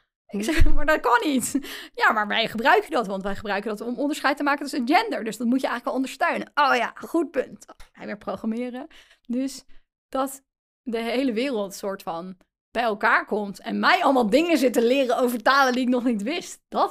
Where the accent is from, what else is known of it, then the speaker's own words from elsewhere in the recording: Netherlands; En dat is ook een perspectief wat voor ons, denk ik, als Nederlanders heel moeilijk te begrijpen is.